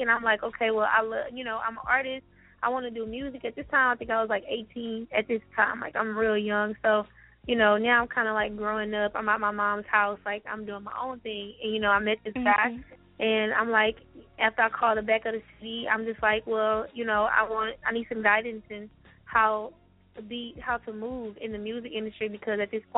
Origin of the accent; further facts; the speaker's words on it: Houston, Texas, United States; I would go and sing on the porch because I grew up in Fifth Ward on the north side in the hood area of Houston, Texas.